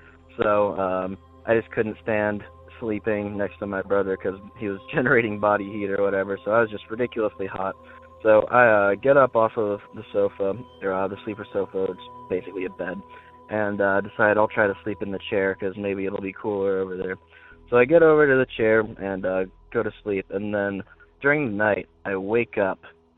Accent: North Carolina, United States; Hey, Derek. … I'm from North Carolina.

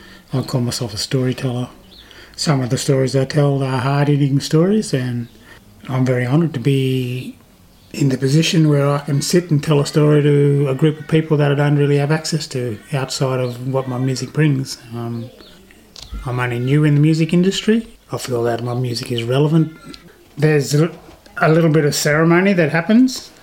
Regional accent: Queensland, Australia; I was born in Doorumbandy, Queensland. It was the only hospital within 300 miles, I suppose, in them days.

